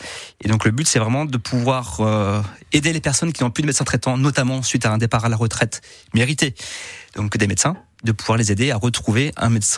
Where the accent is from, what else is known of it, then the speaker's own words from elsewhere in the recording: Normandy, France; donc je suis normand, hein, on en a parlé tout à l'heure